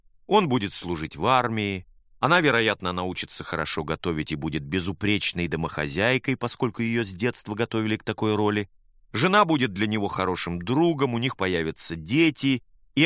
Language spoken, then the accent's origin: Russian; Brazil; я подошел к нему и сообщил, что я из Бразилии